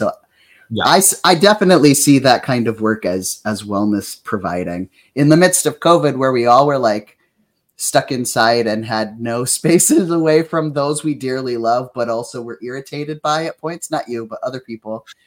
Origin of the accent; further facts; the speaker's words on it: South Dakota, United States; And I, growing up in South Dakota, I understand that when you live in a space where everything is very far apart, having a car is sometimes your life bridge to different spaces.